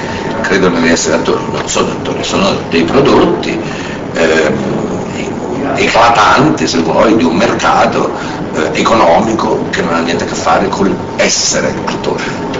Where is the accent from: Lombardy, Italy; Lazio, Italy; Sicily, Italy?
Sicily, Italy; in una Sicilia che da siciliano non nascondo piena di contraddizioni